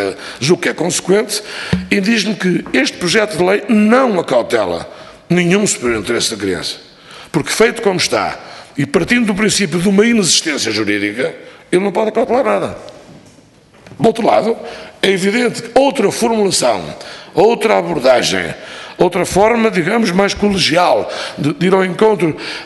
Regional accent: Viana do Castelo, Norte, Portugal; now in Algarve, Portugal; na região onde eu moro, porque eu nasci do outro lado, nasci em Viana do Castelo, sou minhoto.

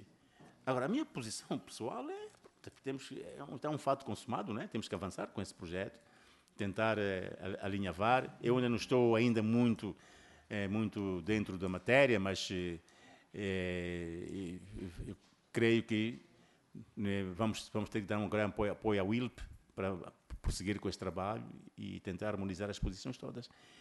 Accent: Mozambique; eu agora não estou a falar de Moçambique, como moçambicano, não.

